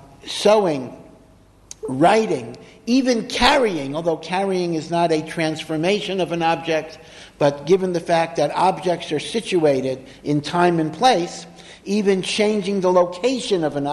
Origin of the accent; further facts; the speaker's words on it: Hartford, Connecticut, United States; When I was growing up in Hartford, Connecticut